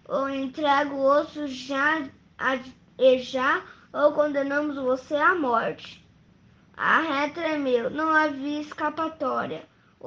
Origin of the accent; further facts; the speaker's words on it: São Paulo, Brazil; tenho 10 anos, sou da cidade de São Paulo